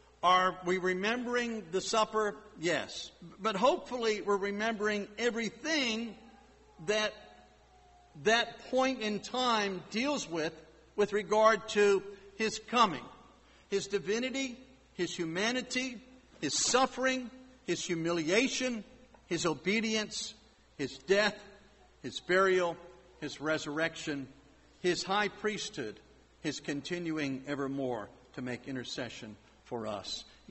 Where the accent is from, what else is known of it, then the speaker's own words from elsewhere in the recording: Boston, Massachusetts, United States; born there; I mentioned I was born in Boston. You know, that's a wonderful place.